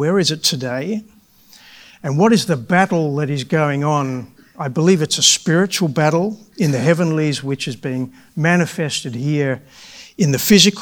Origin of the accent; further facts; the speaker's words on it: Australia; moved away as an adult; also born or lived in United Kingdom; now in Netherlands; I grew up in Australia, and I actually came to the UK in my mid-20s, lived here for a few years, and then I met my wife, who is Dutch, and moved to Holland in the early 90s.